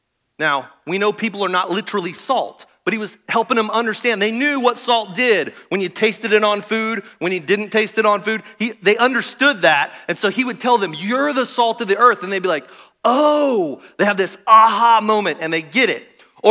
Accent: Kansas, United States; So I you guys know I grew up in Kansas, so I never got on a plane

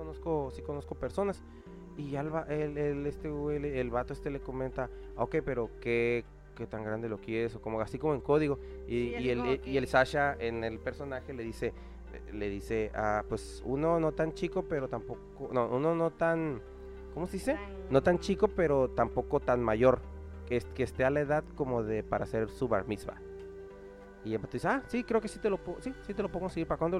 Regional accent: Acapulco, Guerrero, Mexico; born there; de donde yo nací, que es en Acapulco, en Guerrero, en México.

